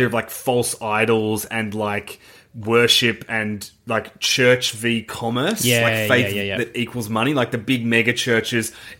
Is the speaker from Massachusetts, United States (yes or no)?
yes; Boston, Massachusetts, United States; We're brothers from when we grew up in Boston.